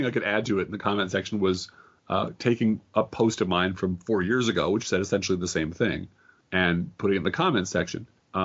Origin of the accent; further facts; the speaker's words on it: United States; I'm an American. I'm free. I have freedoms.